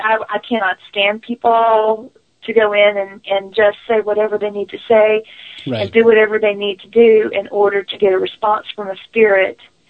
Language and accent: English; United States; I'm Native American, so I spent a week recently at the beach for mm-hmm. my day job. And being Native American on the Eastern Band and Western Band Cherokee side